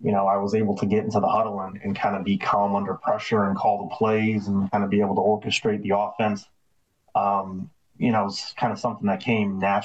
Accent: Albany, New York, United States; So I'm from the Albany, New York area. I am the youngest of 5, 3 sisters and a brother.

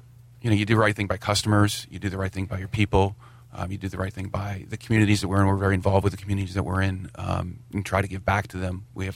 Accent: Glassboro, New Jersey, United States; I grew up in South Jersey, Glassboro.

